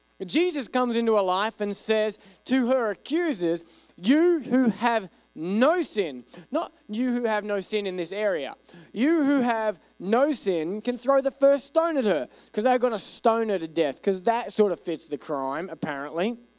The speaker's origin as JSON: {"language": "English", "country": "Australia", "lives_now": "United States", "said": "I'm from Australia where dogs live outside."}